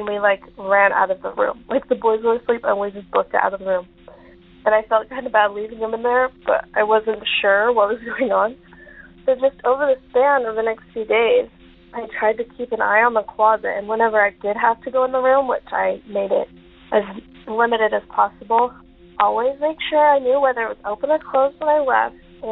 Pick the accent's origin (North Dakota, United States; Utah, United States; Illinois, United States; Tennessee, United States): Utah, United States; And I'm originally from Utah, so I was in Utah at the time.